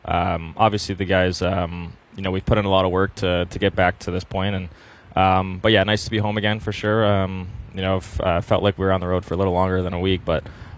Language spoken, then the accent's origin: English; Detroit, Michigan, United States; He's from Toronto, I'm from Detroit.